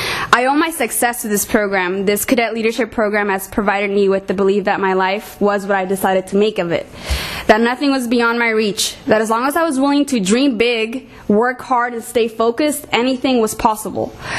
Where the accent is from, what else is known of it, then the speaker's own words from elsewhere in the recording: Hollywood, California, United States; the youngest of four children to hardworking Mexican immigrants. I have been born and raised in Hollywood, in an area where youth are often drawn to join gangs and to do drugs.